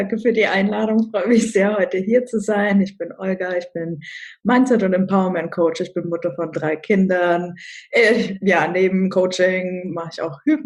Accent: Kazakhstan; born or raised there; first language Russian; German is a second language

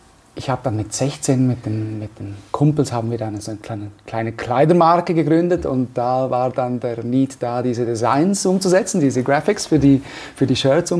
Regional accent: Graubünden, Switzerland; in Engadin aufgewachsen, geboren und lebe hier.

